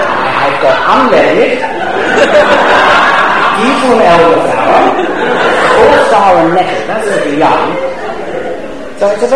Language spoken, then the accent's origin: English; Aldershot, South East England, United Kingdom; I grew up in Aldershot and there was spent ordnance all over the place